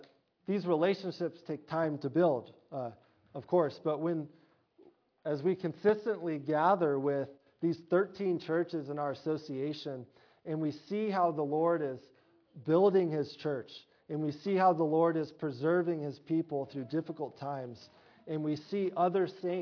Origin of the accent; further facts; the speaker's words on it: Oregon, United States; moved away as an adult; also born or lived in Colorado; One kind of pivotal moment in my life, I guess, is when I moved from Oregon to Colorado to go to college. I just dropped into a state where I didn't know a single person.